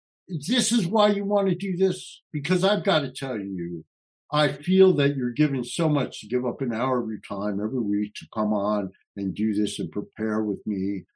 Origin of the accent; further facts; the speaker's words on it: New Jersey, United States; I grew up in a totally segregated city. I grew up in North New Jersey, and North New Jersey had the highest African-American population in America, but I never had a black teacher, never saw a black police officer